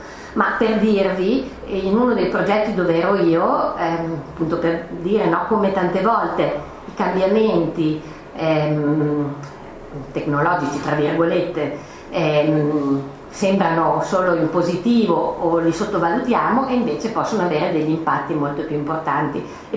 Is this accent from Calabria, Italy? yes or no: no; Parma, Emilia-Romagna, Italy; Io sono di Parma, abbiamo avuto questa grande polemica sull'inceneritore